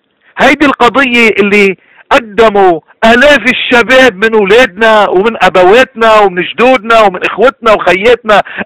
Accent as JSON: {"language": "Arabic", "country": "Lebanon", "said": "دعونا كلبنانيين أول شيء نحمل الكرباج ونطرد من ذواتنا الخوف"}